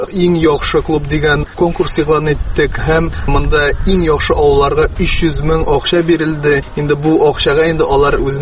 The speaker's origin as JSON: {"language": "Tatar", "town": "Aznakayevo", "region": "Tatarstan", "country": "Russia", "tie": "born or raised there", "said": "Азнакай инде минем туган ягым, мин үзем сәхнә артында үскән кеше."}